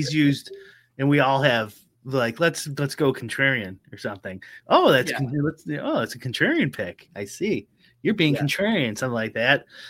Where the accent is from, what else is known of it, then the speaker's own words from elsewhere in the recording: Midwest, United States; accent: Midwestern; That's just my Midwestern accent, Pete.